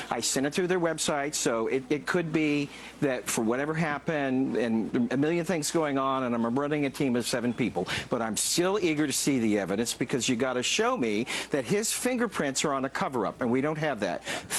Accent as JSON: {"language": "English", "region": "Missouri", "country": "United States", "said": "Second, I'm from Missouri, Amy. You got to show me."}